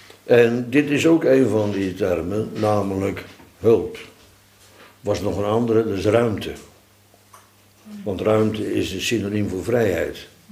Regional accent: Netherlands; Ik ben opgegroeid aan de Oude Rijn, die liep, loopt daar nog trouwens, door, langs onze achtertuin, net voor de sluis, die bodemgraven.

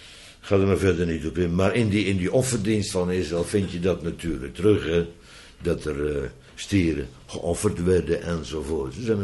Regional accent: Netherlands; Wij zijn Nederlanders, zelfs autochtoon

